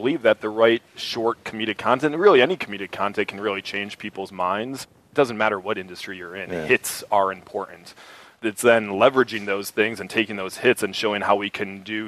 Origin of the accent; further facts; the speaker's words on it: Michigan, United States; moved away as an adult; now in Los Angeles, United States; Yeah, I moved out here from Michigan 13 years ago as a grassroots thing.